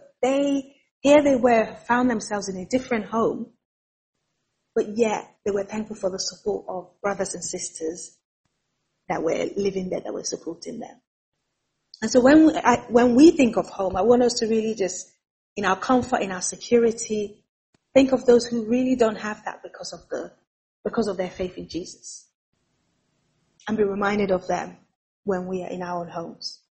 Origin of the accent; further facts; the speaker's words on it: Nigeria; born there; Nigeria is actually my home country, so I was born in Nigeria.